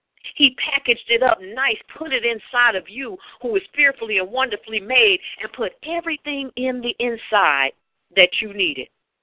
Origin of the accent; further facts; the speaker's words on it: New Jersey, United States; When I was younger, I lived in New Jersey. I grew up in New Jersey.